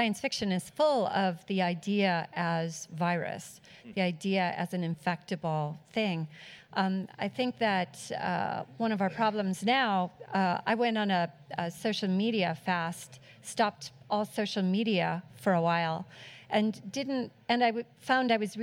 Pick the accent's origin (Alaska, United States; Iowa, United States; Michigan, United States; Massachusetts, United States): Iowa, United States; Not Iowa. I grew up in Iowa.